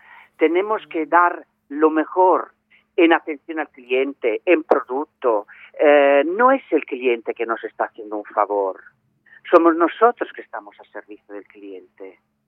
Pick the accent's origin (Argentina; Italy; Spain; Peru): Italy; northern Italy; Spanish is a second language; Piensa que yo soy del norte de Italia. Venimos de una cultura navideña muy profunda y muy, muy antigua.